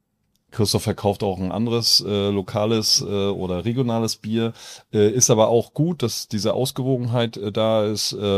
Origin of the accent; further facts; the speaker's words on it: Schwerin, Mecklenburg-Vorpommern, Germany; Ich bin ja aus der Landeshauptstadt, bin da groß geworden.